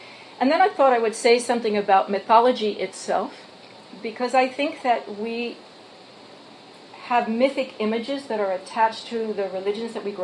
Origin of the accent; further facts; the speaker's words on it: New York City, New York, United States; also born or lived in Massachusetts; growing up in New York City and in Massachusetts, I had never been off-road in my entire life.